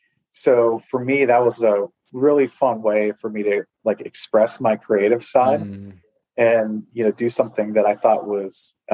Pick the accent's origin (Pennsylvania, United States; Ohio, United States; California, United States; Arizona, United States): Pennsylvania, United States; Pittsburgh; I grew up in Pittsburgh, which is very much a blue collar town. And my family on both my mom and my dad's side were, you know, both very blue collar growing up.